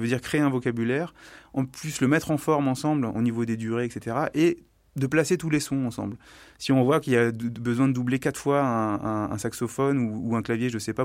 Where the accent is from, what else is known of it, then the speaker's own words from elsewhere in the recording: Limoges, Nouvelle-Aquitaine, France; Moi je viens de Limoges, lui de Poitiers